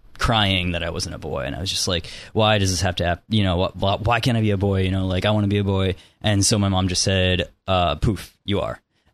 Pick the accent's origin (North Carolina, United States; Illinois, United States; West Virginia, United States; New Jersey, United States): Illinois, United States; Chicago; moved away as an adult; now in California, United States; I grew up in Chicago.